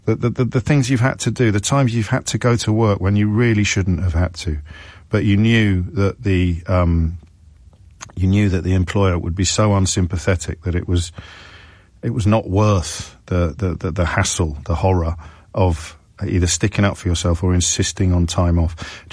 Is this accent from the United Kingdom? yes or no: no; Ireland; because I'm Irish and my parents come from massive families